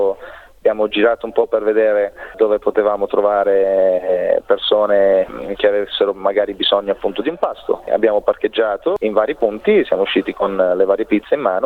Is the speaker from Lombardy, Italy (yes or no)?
no; Trani, Apulia, Italy; now in Melbourne, Australia; In Puglia, Trani.